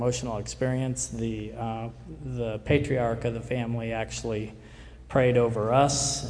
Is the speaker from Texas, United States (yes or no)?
no; Cocoa Beach, Florida, United States; I grew up here in Cocoa Beach, and if anybody recognizes me, it might be because I'm your Publix pharmacist.